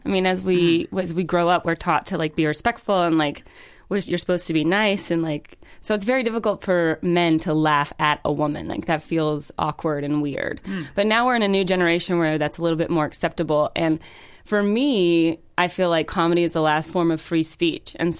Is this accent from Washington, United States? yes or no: no; Georgia, United States; Yeah, I'm from Georgia.